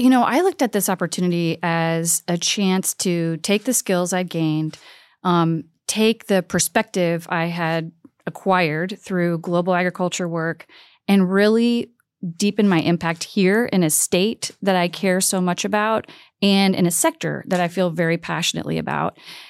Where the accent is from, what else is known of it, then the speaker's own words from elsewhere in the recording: Fort Wayne, Indiana, United States; So a little bit of my background, I grew up in Fort Wayne.